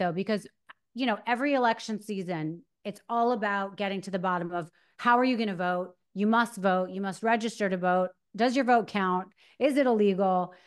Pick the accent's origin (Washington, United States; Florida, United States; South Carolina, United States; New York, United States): New York, United States; New York City; listen, I'm from New York City.